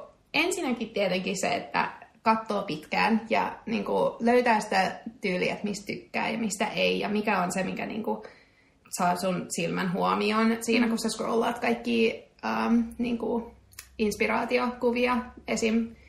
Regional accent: Israel; also born or lived in United Kingdom; now in Finland; Mä kasvoin Israelissa ja sitten muutin Britteihin, jossa mä tapasin mun miehen. Ja muutettiin Suomeen pari vuotta sitten.

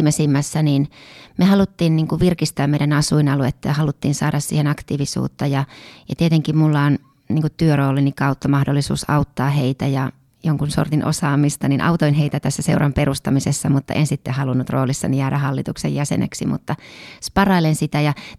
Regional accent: Kauhajoki, South Ostrobothnia, Finland; No mä olen kotoisin Pohjanmaalta ja Kauhajoelta.

